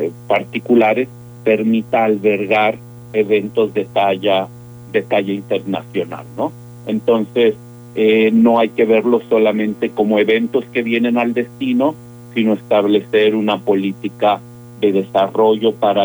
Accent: Mexico; pero que nos una como ciudadanos, como mexicanos que somos

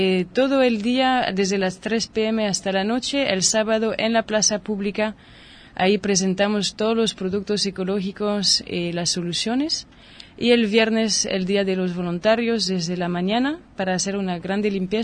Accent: France; Yo soy de Francia.

